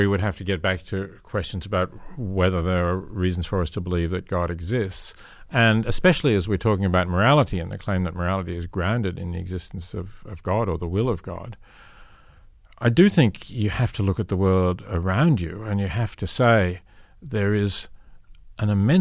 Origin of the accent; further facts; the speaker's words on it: Australia; I come from Australia, you know, there's seasonal droughts. Out there in the arid centre of Australia, there are droughts